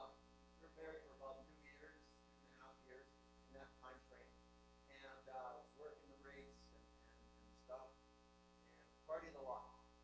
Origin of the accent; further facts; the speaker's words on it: Saskatchewan, Canada; originally I'm from Saskatchewan, born in just a little community. My grandmother was a midwife. Just a small Métis community at the end of the road.